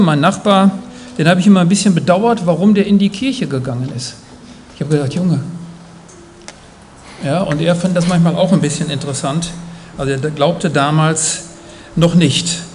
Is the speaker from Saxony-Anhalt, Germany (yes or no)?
no; North Rhine-Westphalia, Germany; Ich bin im Münsterland groß geworden